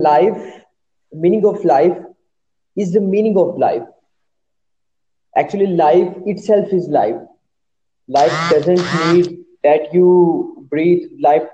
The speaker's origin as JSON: {"language": "English", "country": "Pakistan", "said": "Actually, I'm from Pakistan."}